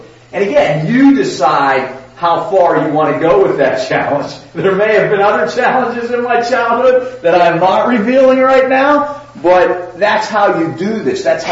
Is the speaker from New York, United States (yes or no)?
no; Pittsburgh, Pennsylvania, United States; You ask people where they grew up, like I grew up in Pittsburgh, you guys all know that.